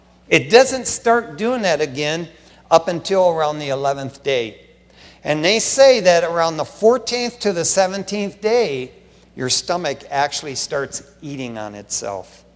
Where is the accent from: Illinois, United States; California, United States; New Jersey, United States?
California, United States; West Covina; When I was growing up in West Covina as a Christian, there at Rawls Church in West Covina